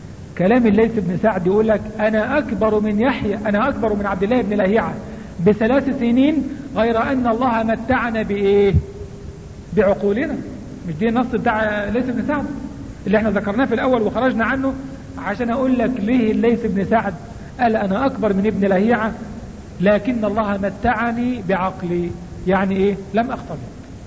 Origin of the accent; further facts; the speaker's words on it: Egypt; لابد لنا كمصريين أن نعلم قيمة رجل وقدر الرجل